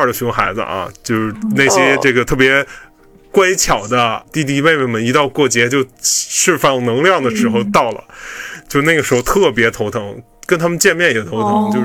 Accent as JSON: {"language": "Chinese", "region": "Beijing", "country": "China", "said": "虽然我是在北方，我自己也是没有离家的那种状态，自打毕业之后我就没有离开过我自己的家乡，因为我就是北京人嘛，就是基本上没怎么离开过家乡"}